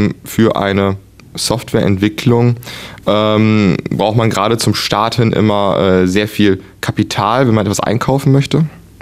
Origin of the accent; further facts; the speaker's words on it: Ahaus, North Rhine-Westphalia, Germany; Ja, ich komme aus Ahaus, aus Wöhlen, um genau zu sein.